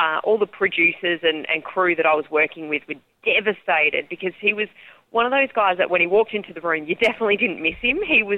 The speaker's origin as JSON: {"language": "English", "country": "Australia", "said": "He changed the way that one day cricket was played, and everyone wanted to play like Dino as Aussie kids."}